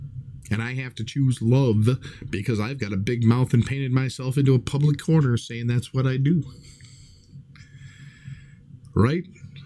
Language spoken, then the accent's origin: English; Midwest, United States; sorry, I'm from the Midwest. You guys is our plural.